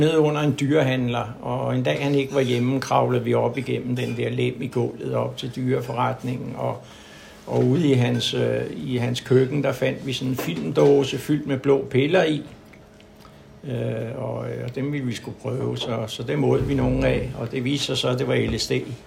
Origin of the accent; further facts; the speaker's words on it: Copenhagen, Capital Region of Denmark, Denmark; og jeg er 68 år gammel, og jeg er født over på Christianshavn over i København. Og har boet derovre hele mit liv, indtil jeg kom i behandling i 2002.